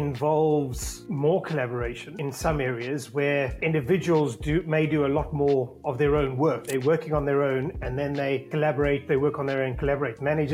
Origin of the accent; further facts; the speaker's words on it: South Africa; I'm originally from South Africa